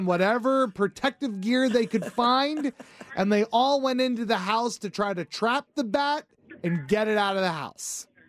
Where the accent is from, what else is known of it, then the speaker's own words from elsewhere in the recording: Philadelphia, Pennsylvania, United States; I grew up in Philadelphia. And we lived in a row home in Philadelphia. In our block, everybody was very close.